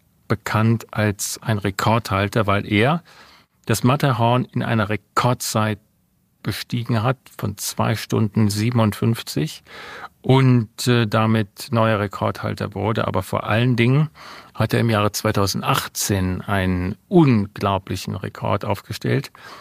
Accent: Bonn, North Rhine-Westphalia, Germany; ich komme eigentlich aus Bonn, da gibt es so einen kleinen Hügel, den Drachenfels.

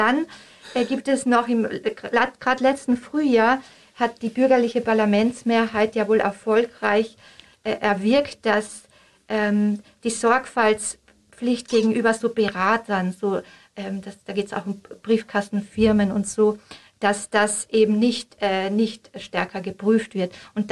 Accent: Austria; now in Switzerland; Ja, als Österreicherin

